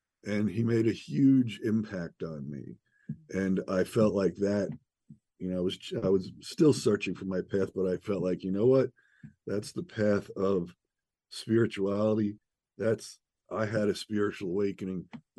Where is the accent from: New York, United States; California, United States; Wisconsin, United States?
New York, United States; I was born and raised in New York, and during my adolescence, I went through a pretty rough period with drugs and alcohol